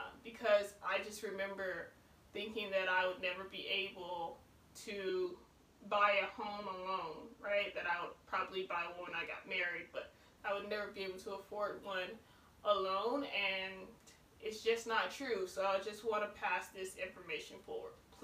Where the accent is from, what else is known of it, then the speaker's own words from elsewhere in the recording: Blytheville, Arkansas, United States; now in Philadelphia, United States; For example, I'm from Blytheville, Arkansas. I often think about what I paid to live in Philadelphia